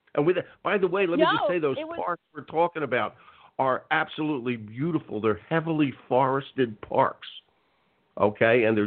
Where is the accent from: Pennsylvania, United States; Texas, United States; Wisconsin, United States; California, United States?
Pennsylvania, United States; Philadelphia; Good old Philly, my hometown.